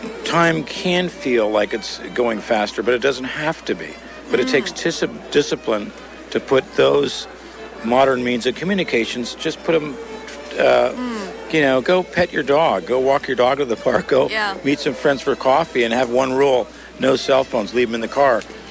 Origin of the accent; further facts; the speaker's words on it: San Francisco, California, United States; And I grew up in San Francisco, and we didn't go on vacations. We were park kids.